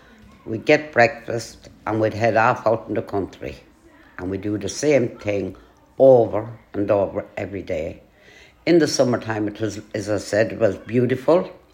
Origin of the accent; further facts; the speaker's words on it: County Offaly, Ireland; also born or lived in Meath; now in Finglas, Ireland; I live in Finglas. I was born in Meath, County Meath. I travelled all around Offaly. We left Meath and we went to Offaly. And we travelled around all of Offaly.